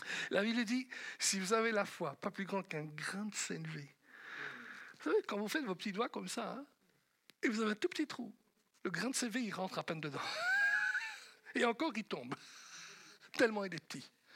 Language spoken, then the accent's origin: French; Belgium; Je suis belge, attention, un bon belge. Allez, je vous assure, je suis un vrai belge, moi, comme lui.